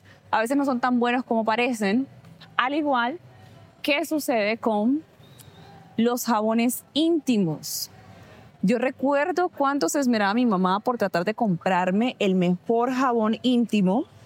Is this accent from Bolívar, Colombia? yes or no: yes; Sincerín, Bolívar, Colombia; Sí, yo también soy de Sincerín